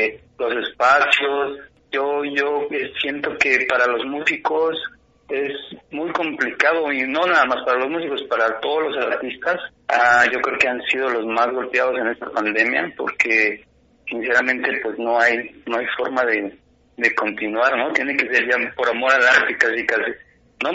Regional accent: Mexico City, Mexico; originalmente soy de la Ciudad de México, pero aquí ya voy para 20 años, entonces ya me considero choyero.

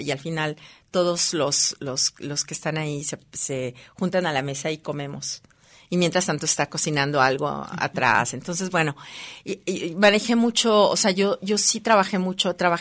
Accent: Mexico; now in Germany; nosotros como mexicanos, bueno, fuimos colonizados.

